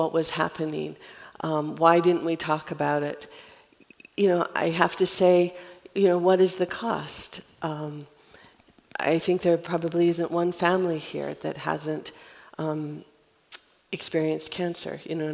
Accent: Salt Lake City, Utah, United States; as a child growing up in Salt Lake City

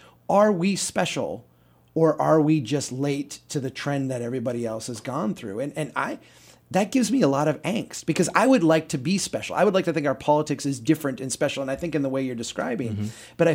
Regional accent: Minnesota, United States; if I defined like what being a Minnesotan is and how that's different than being a North Carolinian or a Massachusetts or a Californian or what have you, it's that.

